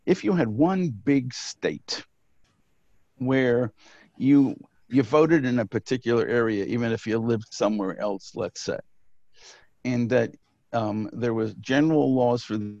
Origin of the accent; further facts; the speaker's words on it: United States; As an American, where you have, you feel sorry for people who are oppressed and this and the other thing like this, that's our, we love the underdog.